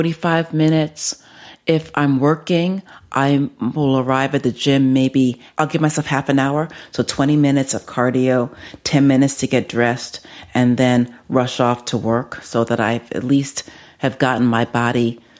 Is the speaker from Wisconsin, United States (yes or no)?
no; Bronx, New York, United States; I'm from the Bronx, yes.